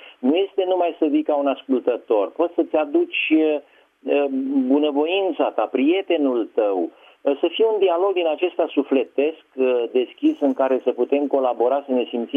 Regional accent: Romania; pentru noi ca oameni alături de vârstă și că suntem români

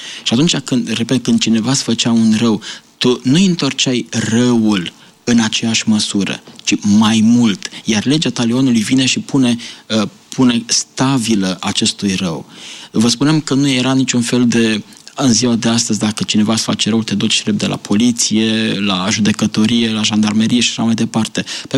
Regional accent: Romania; eu ca adventist, ca român.

